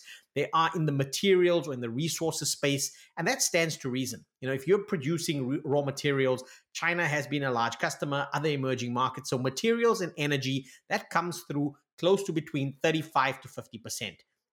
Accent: South Africa; And then lastly, as a South African, we've

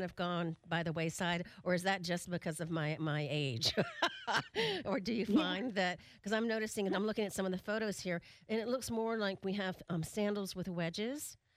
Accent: Atlanta, Georgia, United States; Well, and I grew up in Atlanta, actually.

